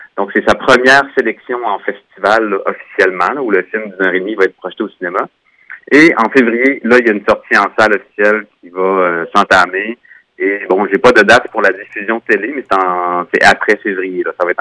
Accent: Roberval, Quebec, Canada; moved away as an adult; j'ai grandi à Roberval, puis j'ai longtemps travaillé pour mon père aussi, là, sur la ferme maraîchère. Je suis parti, j'ai quitté quand j'avais à peu près 18 ans

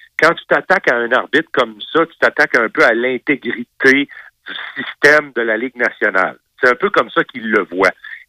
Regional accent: Montreal, Quebec, Canada; Alors, nous autres, on explique qu'on vient de Montréal et qu'on est là pour le match de hockey.

